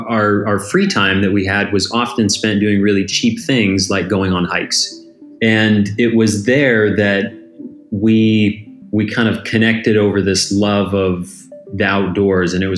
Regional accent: Vancouver, British Columbia, Canada; moved away as an adult; also born or lived in Scottsdale, United States; now in United States; I'm from Vancouver, Canada, originally. I moved down to Scottsdale, Arizona a couple years ago

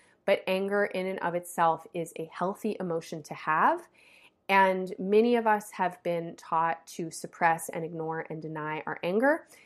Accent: United States; as a descendant of Jewish people who fled persecution in Europe, I grew up in the United States.

